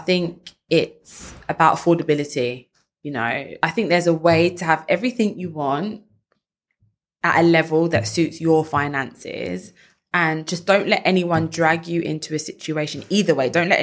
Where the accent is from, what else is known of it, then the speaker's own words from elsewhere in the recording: Crystal Palace, London, United Kingdom; I'm from Crystal Palace, and that area has probably been quite gentrified for many years now.